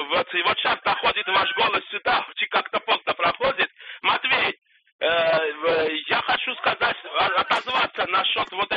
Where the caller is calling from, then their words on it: Tbilisi, Georgia; я из Тбилиси. Вот мы сейчас смотрим эту передачу.